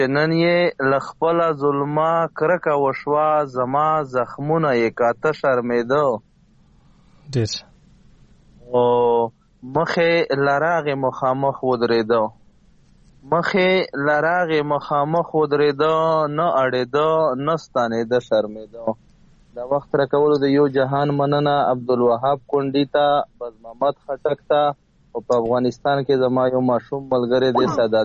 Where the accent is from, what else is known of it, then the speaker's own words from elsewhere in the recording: Bannu, Khyber Pakhtunkhwa, Pakistan; now in Peshawar, Pakistan; زه د بنو اوسیدونکی یم او دلته وظیفه لرم ډیپټي کوم نو پېښور ښار صدر کې پراته یو